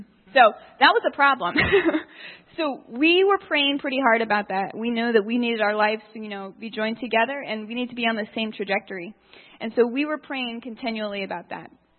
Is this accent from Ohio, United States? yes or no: yes; Ohio, United States; I am a Buckeye through and through. I have been born and raised in Ohio.